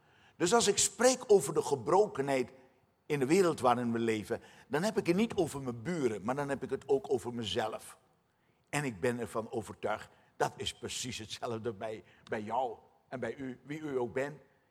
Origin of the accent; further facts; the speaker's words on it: Suriname; U weet waarschijnlijk dat ik uit Suriname kom. Daar ben ik geboren, ben ik opgegroeid.